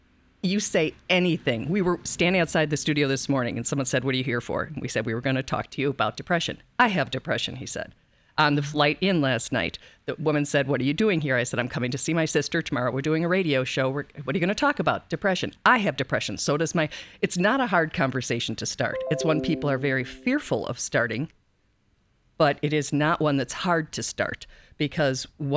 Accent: Wisconsin, United States; Right. I'm from Wisconsin. There is no, you know, our winter lasts pretty much always.

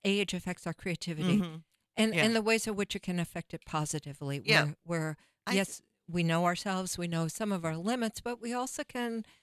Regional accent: Texas, United States; our reflections on growing up in Texas.

